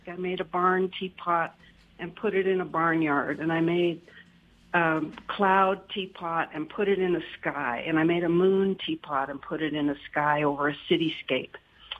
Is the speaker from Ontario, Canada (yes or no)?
yes; Toronto, Ontario, Canada; born there; I was born in Toronto, and we had a old radio in our dining room. I was born in 1942